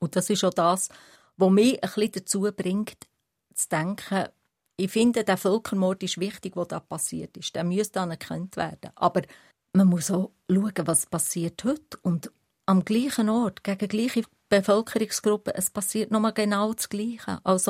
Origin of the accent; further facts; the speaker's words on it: Switzerland; ich weiss, ich habe die armenische Wurzel, aber ich bin Schweizerin.